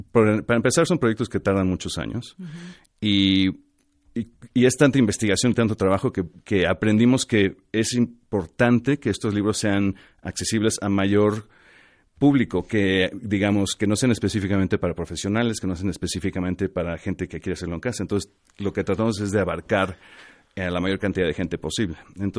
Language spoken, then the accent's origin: Spanish; Mexico; moved away as an adult; Cuando yo me fui de México y me fui a los 24 años, que fue exactamente hace 24 años